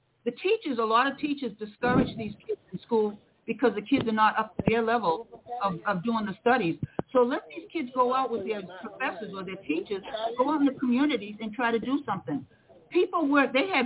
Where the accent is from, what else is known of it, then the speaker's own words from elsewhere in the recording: Osterville, Massachusetts, United States; My home was built on Cape Cod, where I grew up in Osterville.